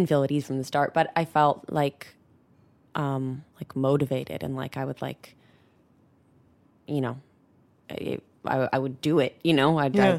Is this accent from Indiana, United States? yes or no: no; North Carolina, United States; Like, I grew up in North Carolina, and I was a little late in the game